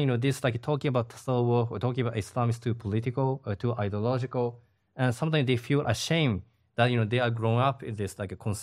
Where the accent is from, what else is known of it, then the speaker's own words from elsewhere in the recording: Japan; like in Japan, not only in the big cities, but in the small cities where my hometown, there are like lots of traditional like dojo.